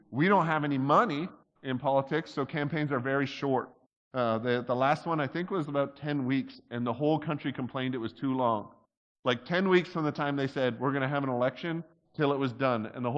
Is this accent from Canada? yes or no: yes; Canada; So, I'm Canadian, too, and I use that as my license to be an exterior critic of your entire system. I come from a land where we have a whole bunch of different parties